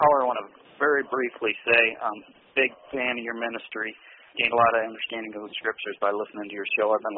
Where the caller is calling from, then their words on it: Bellevue, Nebraska, United States; Hi, Omaha, Bellevue.